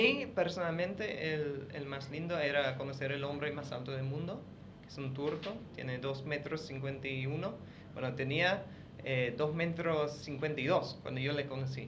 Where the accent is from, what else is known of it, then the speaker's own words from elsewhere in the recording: London, United Kingdom; Spanish is a second language; now in Asunción, Paraguay; Soy inglés, de Londres.